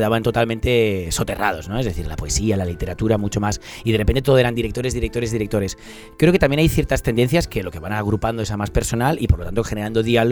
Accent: Barcelona, Catalonia, Spain; yo del Raval.

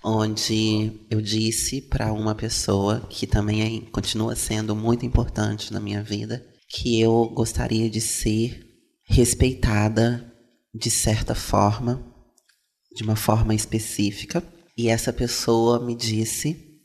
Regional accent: Brazil; born there; moved away as an adult; E onde eu nasci, no Brasil, essas civilizações, sociedades e povos, eles continuaram acontecendo a partir de inúmeras práticas culturais.

